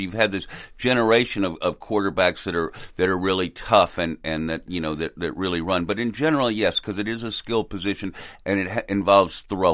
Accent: Texas, United States; Well, I'm actually from Texas.

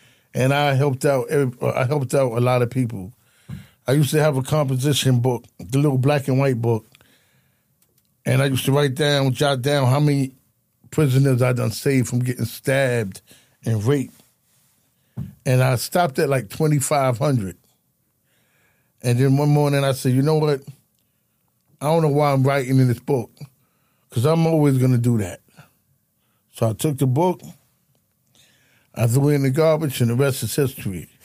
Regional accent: Brooklyn, New York, United States; I grew up in Brownsville, in Brooklyn.

